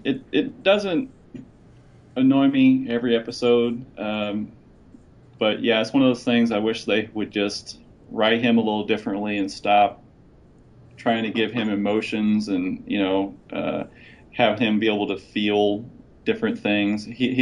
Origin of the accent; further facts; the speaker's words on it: Indiana, United States; it's in Indiana, my home state.